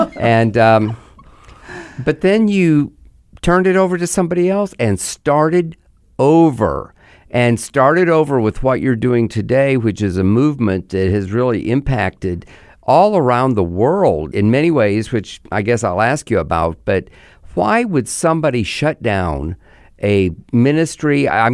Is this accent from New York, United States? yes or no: no; Missouri, United States; In fact, I grew up in Missouri